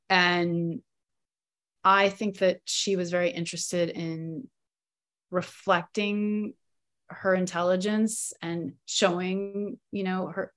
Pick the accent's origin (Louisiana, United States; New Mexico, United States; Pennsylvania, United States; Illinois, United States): New Mexico, United States; Taos; born there; I mean, it sounds like really hippie, and I was born in Taos